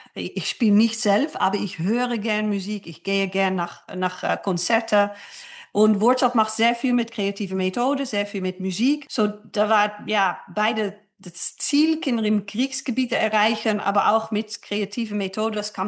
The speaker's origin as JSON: {"language": "German", "country": "Netherlands", "said": "Ich komme aus den Niederlanden"}